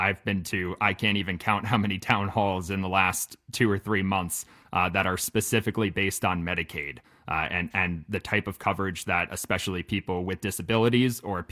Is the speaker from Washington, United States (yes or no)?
no; New York, United States; The neighborhood that I grew up in on Long Island was I was on the North Shore, and it was like pretty much right near the beach